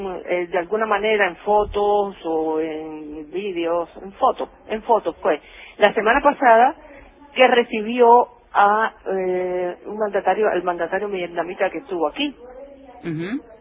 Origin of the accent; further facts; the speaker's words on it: Matanzas, Cuba; now in Havana, Cuba; Pero yo no soy de La Habana. ¿De dónde sos? De otro lugar. Yo soy de Matanzas.